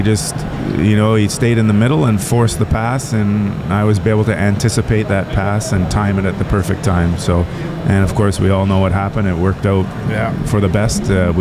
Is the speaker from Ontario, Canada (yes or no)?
yes; Toronto, Ontario, Canada; where I grew up in Toronto